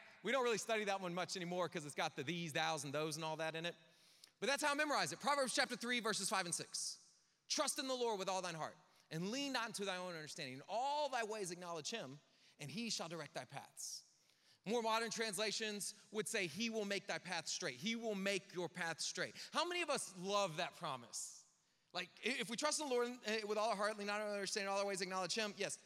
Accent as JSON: {"language": "English", "region": "the South", "country": "United States", "said": "Y'all tell me I'm from the South, ain't y'all?"}